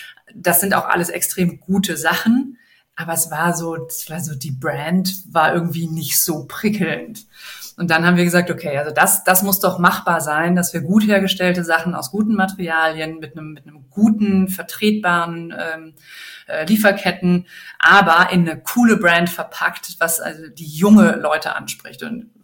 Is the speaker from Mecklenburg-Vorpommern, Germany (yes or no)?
no; Bonn, North Rhine-Westphalia, Germany; now in Berlin, Germany; wir kommen beide aus Bonn